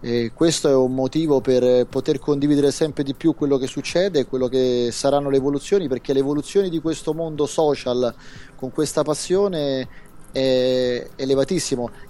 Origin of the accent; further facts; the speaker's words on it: Rome, Lazio, Italy; io che sono di Roma e vengo su a trovarti su a Milano